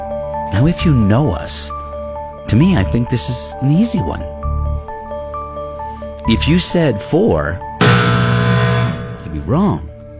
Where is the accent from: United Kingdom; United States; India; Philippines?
United States; Somersworth, New Hampshire; No, we were lucky enough in my hometown of Summersworth to have our own Ames.